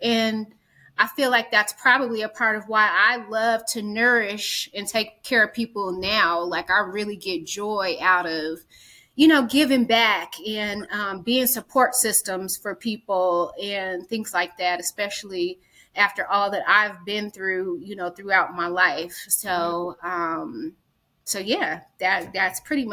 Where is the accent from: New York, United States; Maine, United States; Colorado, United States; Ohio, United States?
Colorado, United States; Denver; Denver born, yeah. Denver raised, Denver bred. So yes, I am originally from Denver, born and raised.